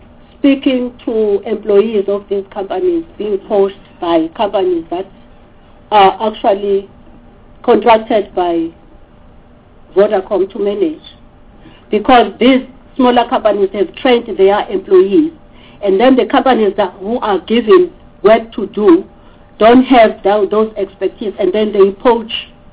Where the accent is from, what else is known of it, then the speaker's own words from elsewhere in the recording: KwaZulu-Natal, South Africa; I come from KwaZulu-Natal.